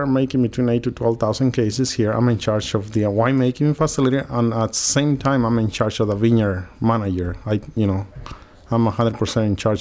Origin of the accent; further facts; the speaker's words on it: Michoacán, Mexico; now in United States; I'm from Mexico.